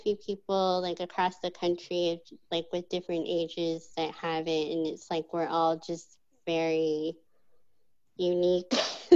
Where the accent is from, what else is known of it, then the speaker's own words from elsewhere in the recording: Oregon, United States; now in Los Angeles, United States; No, I grew up in Oregon.